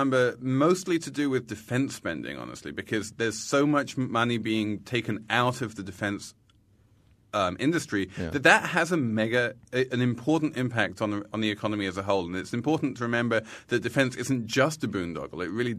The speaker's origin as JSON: {"language": "English", "region": "England", "country": "United Kingdom", "said": "I'm English."}